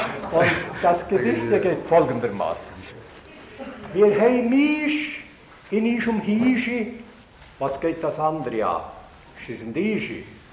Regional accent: Valais, Switzerland; Also, ich bin ein Walliser, der wohl in der Fremde verwurzelt ist, aber das Herz ist daheim geblieben.

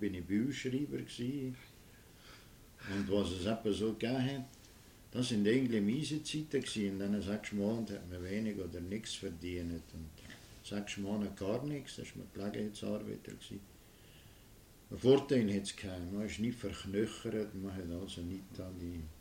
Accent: Biel, Bern, Switzerland; born there

